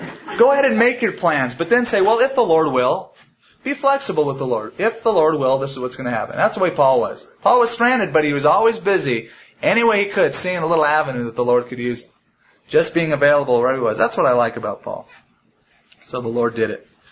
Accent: United States; I'm from the United States

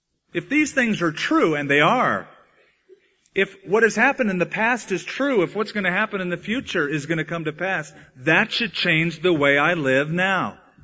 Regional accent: United States; I'm an American. I can't change that. I was raised a certain way.

